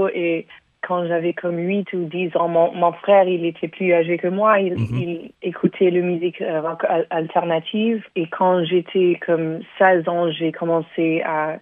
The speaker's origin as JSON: {"language": "French", "town": "Montreal", "region": "Quebec", "country": "Canada", "tie": "born there", "said": "Ben oui, moi je suis née à Montréal"}